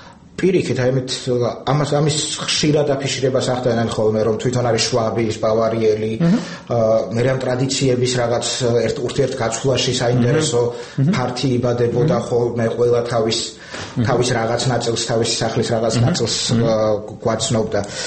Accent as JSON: {"language": "Georgian", "town": "Poti", "region": "Samegrelo-Zemo Svaneti", "country": "Georgia", "lives_now": "Tbilisi, Georgia", "said": "მე ფოთიდან ჩამოვედი და ჩავარ თეატრალურ ინსტიტუტში 90-იან წლებში."}